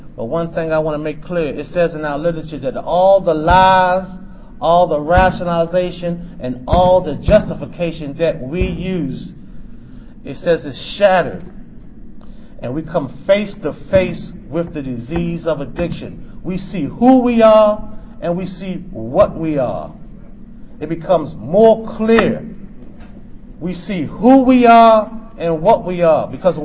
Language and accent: English; Baltimore, Maryland, United States; I'm from Baltimore, Maryland.